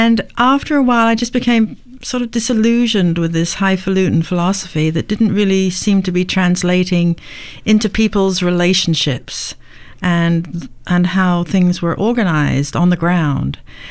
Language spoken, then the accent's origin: English; South East England, United Kingdom; In the southeast, in Surrey, south of London.